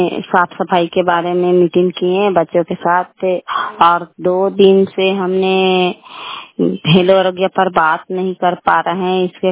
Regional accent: Dholakola, India; मैं ढोलाकोला का रहने वाली हूँ

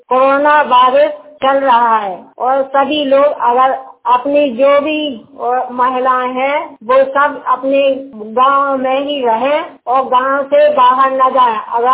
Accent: Mamna, Uttar Pradesh, India; हम बोल रहे हैं पंचायत सदस्य हैं। … और हम अपने ग्राम मामना के रहने वाले हैं और महोबा हमारा जिला है और ब्लॉक कबरई है।

